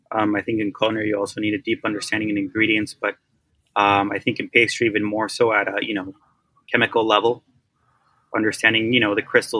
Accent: Oaxaca, Mexico; I'm from Oaxaca, and I've wanted to be a chef for a very long time now.

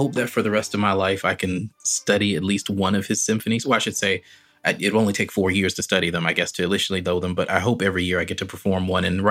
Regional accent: Rock Hill, South Carolina, United States; born there; Yeah, so I was born in South Carolina, specifically born in a city called Rock Hill. It's right on the border of South Carolina and North Caroli

